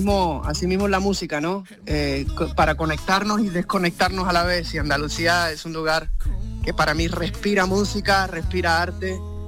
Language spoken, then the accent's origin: Spanish; Puerto Rico; yo siendo un boricua playero, cuando me hablas de Cádiz, pues me emociono